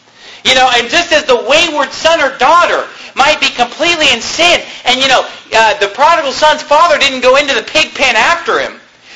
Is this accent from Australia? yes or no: no; California, United States; born or raised there; now in Arizona, United States